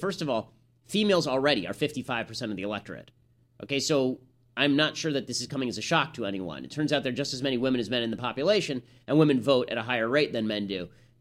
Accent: Michigan, United States; Hey, no offense, but I barely know who you are. I'm from Michigan.

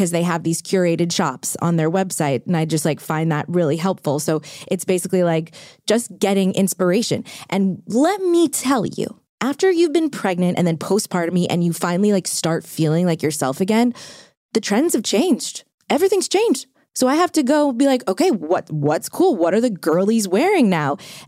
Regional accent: New Orleans, Louisiana, United States; Growing up in New Orleans, whenever there was like a special occasion, like Christmas or my birthday

